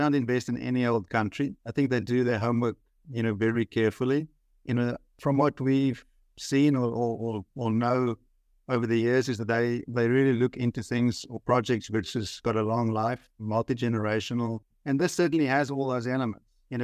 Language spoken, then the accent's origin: English; Karoo, South Africa; Oh, from the Karoo in South Africa.